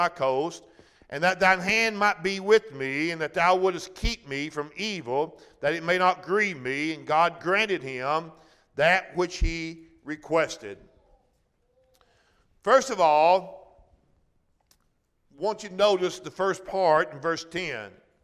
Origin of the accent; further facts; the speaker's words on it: United States; born there; I was born in America